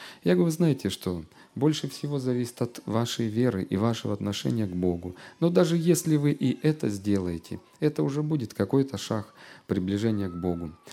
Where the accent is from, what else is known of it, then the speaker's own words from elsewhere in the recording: Kislovodsk, Stavropol Krai, Russia; я еще в детстве жил в Кисловодске